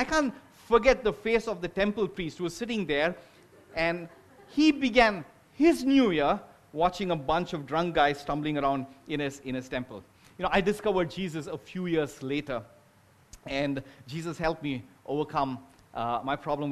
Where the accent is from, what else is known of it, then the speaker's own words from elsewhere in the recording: Chennai, Tamil Nadu, India; I grew up in Chennai.